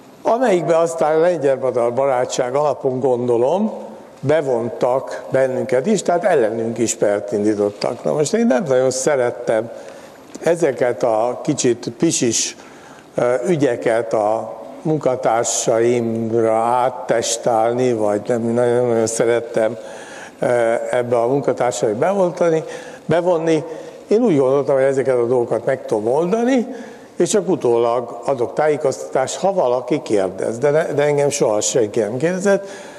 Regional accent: Hungary; de ezt elfogadták azzal, hogy mi magyarok vagyunk

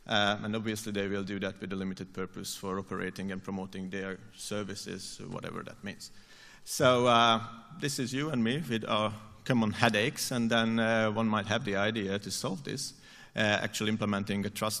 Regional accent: Turin, Piedmont, Italy; English is a second language; from Torino.

